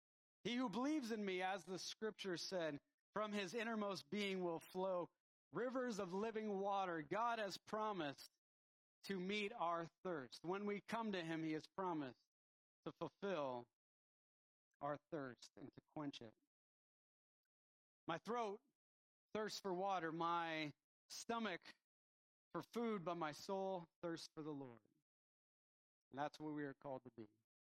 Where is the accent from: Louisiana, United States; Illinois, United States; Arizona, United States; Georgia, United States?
Arizona, United States; I played football, and I grew up in Arizona. And if you know anything about Arizona, it is hot there.